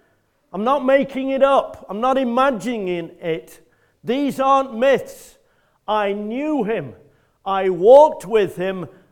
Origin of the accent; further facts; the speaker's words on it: Preston, North West England, United Kingdom; People think I'm a Scouser. I'm not. I'm from Lancashire. I'm from Preston originally, so I'm a Lancastrian and a wannabe Scouser